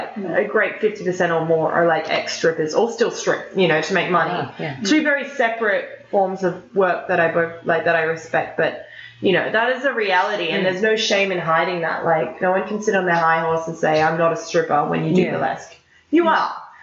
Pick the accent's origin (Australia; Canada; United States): Australia; Sydney, New South Wales; a lot of them think because we're from Australia, all the way from Australia, that we're very behind.